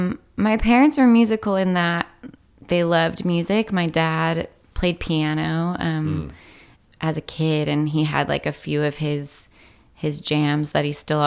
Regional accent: Washington, United States; also born or lived in San Diego / D.C. / Naples, Italy; Mostly Washington State. We would get stationed elsewhere and then come back to Washington a lot. But we were in San Diego, D.C., Naples, Italy.

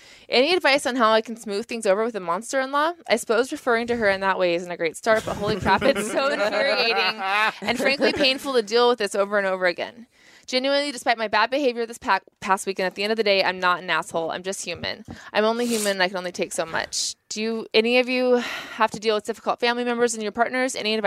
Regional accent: Midwest, United States; I'm just a Midwesterner

